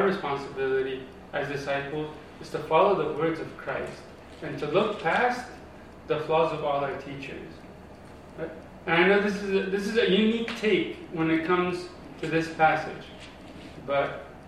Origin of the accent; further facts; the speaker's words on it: Egypt; also born or lived in Pittsburgh, United States; now in Los Angeles, United States; when I moved from Egypt to the US, I lived in Pittsburgh for a while, which was pretty conservative. It was cool, like, nothing really crazy. But then, like, I came